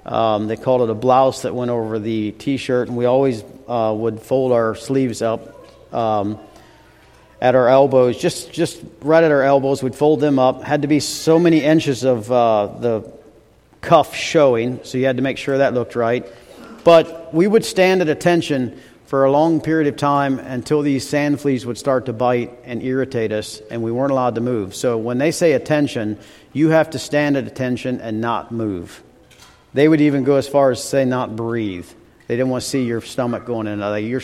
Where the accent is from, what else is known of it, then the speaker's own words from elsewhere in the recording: New London, Ohio, United States; I grew up in New London, Ohio, Huron County, Ohio. So originally Ohio, born and raised till I was about 22, 23 years old.